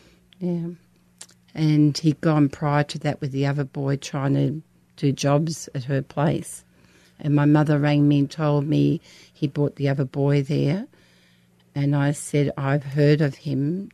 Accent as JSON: {"language": "English", "town": "St Kilda", "region": "Victoria", "country": "Australia", "said": "she went and got the St Kilda Town Hall, because we're all from St Kilda"}